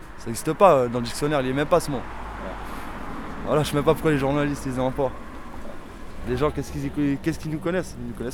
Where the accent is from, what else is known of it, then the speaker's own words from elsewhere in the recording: France; on est nés en France, on est français. On connaît les lois, on a grandi avec ça